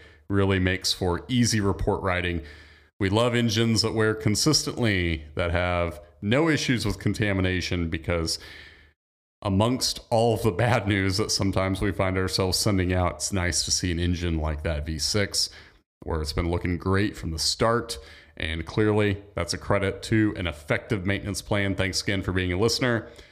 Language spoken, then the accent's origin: English; Fort Wayne, Indiana, United States; Fort Wayne, also home of the greatest oil analysis laboratory in the world. It is my hometown.